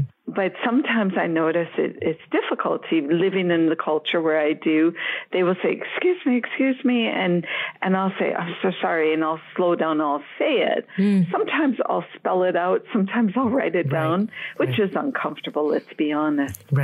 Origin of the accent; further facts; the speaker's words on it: United States; also born or lived in Switzerland; I've lived as long in Europe as I've lived in the U.S. I'm American and Swiss.